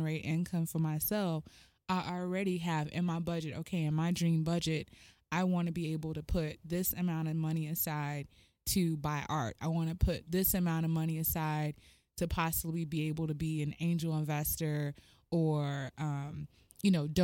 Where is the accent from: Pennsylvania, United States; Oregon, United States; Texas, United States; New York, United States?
Texas, United States; Houston; I'm originally from Houston, Texas, you know that.